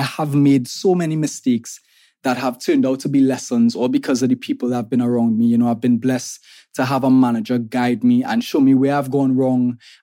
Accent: Trinidad & Tobago; I'm an artist from Trinidad and Tobago

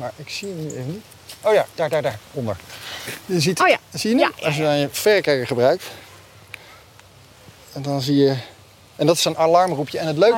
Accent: Nijmegen, Gelderland, Netherlands; born there; Ik ben ook geboren in Nijmegen

